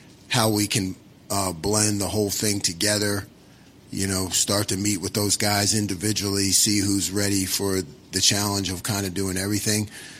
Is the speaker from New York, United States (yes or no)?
no; Philadelphia, Pennsylvania, United States; You know, I'm from Philly, so I kind of like that guy.